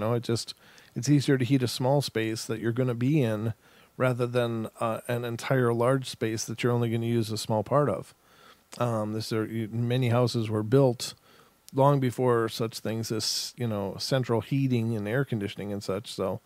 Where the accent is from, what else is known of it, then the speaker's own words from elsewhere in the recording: Minnesota, United States; I'm from Minnesota.